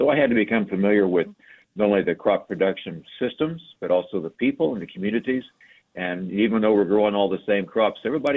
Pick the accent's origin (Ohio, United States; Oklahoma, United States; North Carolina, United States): Oklahoma, United States; moved away as an adult; now in Arizona, United States; I'm not an Arizona native, but I've been here since 1987. I came out here from Oklahoma State University. I'm a native of Oklahoma. I was born in Oklahoma.